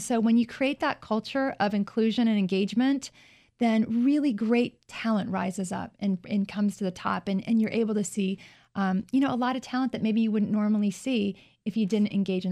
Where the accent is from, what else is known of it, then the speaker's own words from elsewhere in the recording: Fairfax, Virginia, United States; I grew up in Fairfax, Virginia.